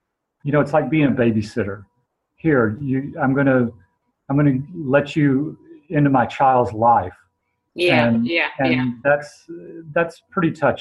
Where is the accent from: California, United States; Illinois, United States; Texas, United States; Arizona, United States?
Texas, United States; Houston; Growing up in Houston, no one really knew what a screenwriter was.